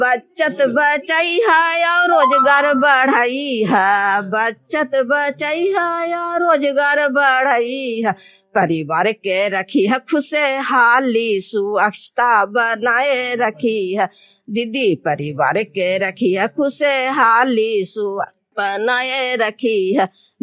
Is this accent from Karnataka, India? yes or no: no; Narsanda, Bihar, India; मैं चंडी ब्लॉक के नरसंडा गांव की रहने वाली हूँ।